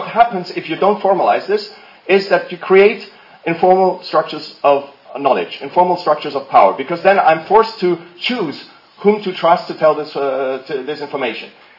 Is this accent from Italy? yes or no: yes; Italy; English is a second language; we Italians kind of think that way. I'm saying it from an Italian perspective. I grew up in Italy